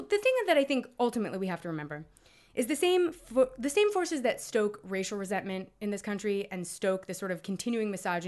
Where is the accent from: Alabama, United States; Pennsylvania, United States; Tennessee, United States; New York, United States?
New York, United States; from Chelsea. I'm from the West Hollywood of New York. I've spent my whole life living in gay bubbles.